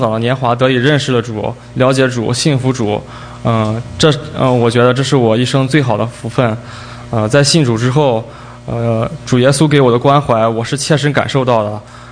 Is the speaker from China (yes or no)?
yes; Qingdao, Shandong, China; 我来自山东青岛，然后现在是 Stevens 的学生。